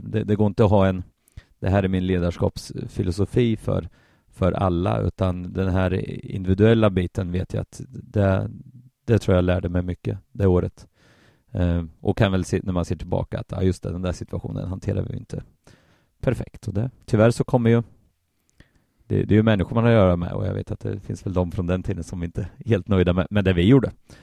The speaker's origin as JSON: {"language": "Swedish", "town": "Linköping", "region": "Östergötland", "country": "Sweden", "tie": "born or raised there", "said": "förutom när jag var juniortränare någon gång eller för något pojklag hemma i Linköping"}